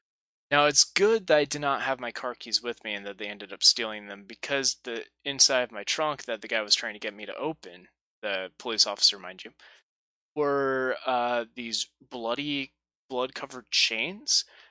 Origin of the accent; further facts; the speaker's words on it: Stockton, California, United States; also born or lived in Los Angeles / Lodi; So I grew up mostly in Stockton, California throughout most of my childhood. Around middle school, I ended up moving to like Lodi or Galt, Cal